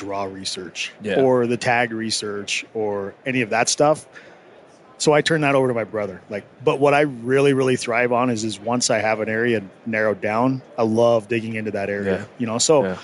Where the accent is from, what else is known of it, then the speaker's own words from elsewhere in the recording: Idaho, United States; I get to hunt elk every year because now that obviously I was from Idaho, so I have my spot where I go.